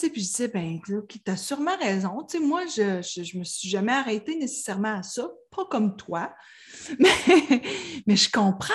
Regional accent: Quebec, Canada; accent: Gaspésie; Moi, je suis originaire de la Gaspésie. Puis en Gaspésie, on a un gros accent pour les gens qui sont originaires de Montréal. Puis même pour les gens qui habitent Québec.

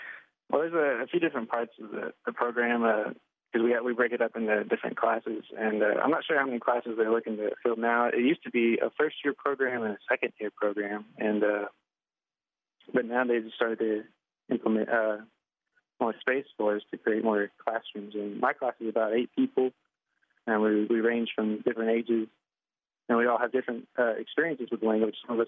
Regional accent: Tahlequah, Oklahoma, United States; Hello, everybody. … I'm from Tahlequah.

